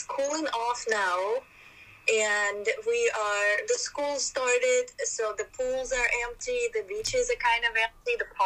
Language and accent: English; Crimea, Ukraine; now in United States; I'm just saying I grew up in Crimea. It's a peninsula on the Black Sea and we've always had sun.